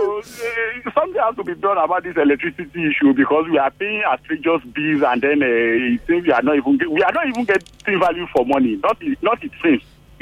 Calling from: Epe, Lagos, Nigeria; on the line. I'm calling you from Epe.

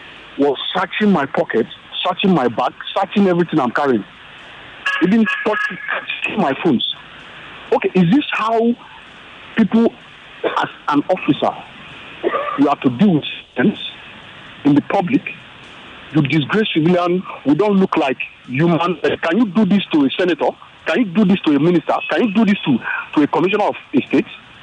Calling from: Ikeja, Lagos, Nigeria; I'm calling from Ikeja.

